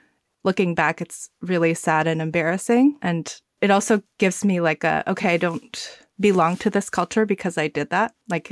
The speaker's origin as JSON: {"language": "English", "region": "the South", "country": "United States", "tie": "born or raised there", "said": "And then eventually my parents came to the United States together. So I grew up in the South"}